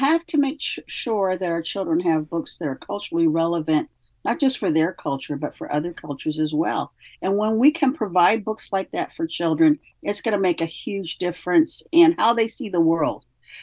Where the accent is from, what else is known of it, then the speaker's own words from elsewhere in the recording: Midwest, United States; I come from the Midwest. We have a very strong work ethic there.